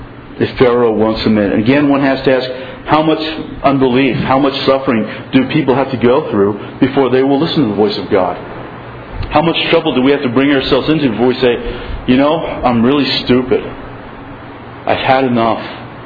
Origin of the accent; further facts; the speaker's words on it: Pennsylvania, United States; I grew up in Pennsylvania, and I grew up in a farm, so I know about flies.